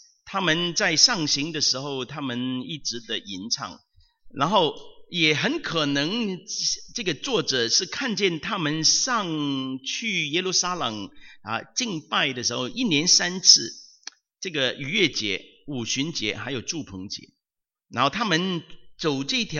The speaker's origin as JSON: {"language": "Chinese", "town": "Shau Kei Wan", "country": "Hong Kong", "tie": "born or raised there", "moved": "as an adult", "said": "大家同样是筲箕湾来的，我是筲箕湾的长大的，我被困筲箕湾有大概二十几年，然后就出国了。"}